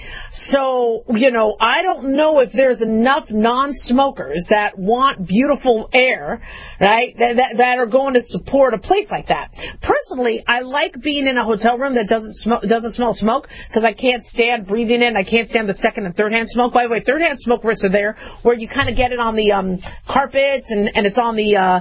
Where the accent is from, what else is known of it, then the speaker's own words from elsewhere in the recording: Las Vegas, Nevada, United States; also born or lived in Reno; growing up in Vegas and going to school in Reno, I can't stand breathing in other people's smoke.